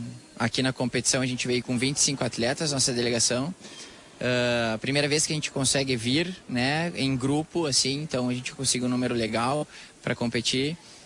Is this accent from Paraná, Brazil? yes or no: no; Porto Alegre, Rio Grande do Sul, Brazil; Bom dia aos ouvintes, sou de Porto Alegre, sim.